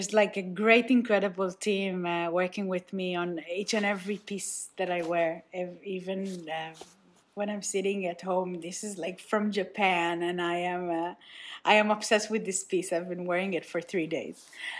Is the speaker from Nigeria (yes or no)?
yes; Nigeria; now in Israel; Second of all, I grew up in Nigeria, but I feel like Israel is like the main part of my identity. If I had to put it in a percentage, then I'm probably like 80% from here.